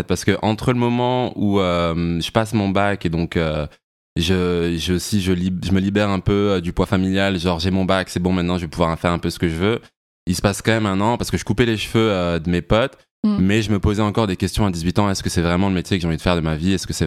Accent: Thionville, Grand Est, France; Et ouais, on vient de Thionville. C'est assez marrant parce que c'est un petit peu, c'est une très petite ville, mais c'est un petit peu un petit vivier de talent.

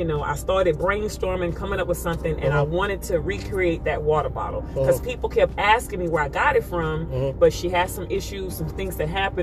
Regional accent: Alexandria, Louisiana, United States; now in Lafayette, United States; It started in Lafayette. I mean, that's where I live. But Alexandria, that's where I was born and raised.

